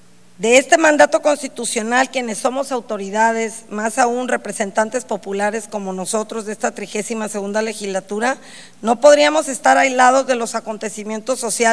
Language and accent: Spanish; Nayarit, Mexico; como mexicana, como mujer mexicana, nayarita, diputada